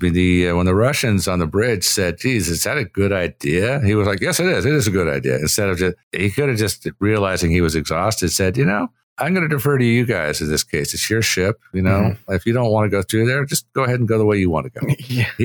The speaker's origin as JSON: {"language": "English", "country": "United States", "said": "Damn it. I'm an American. I shouldn't have to drown."}